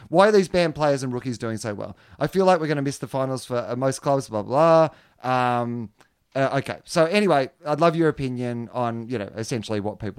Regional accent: Perth, Western Australia, Australia; Secondly, I'm from Perth and hate Western Australian teams.

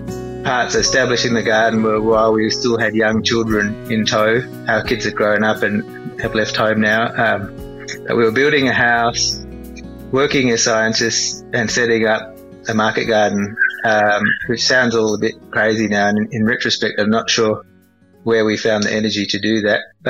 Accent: Singapore; I grew up with food around. My family, we're from Singapore.

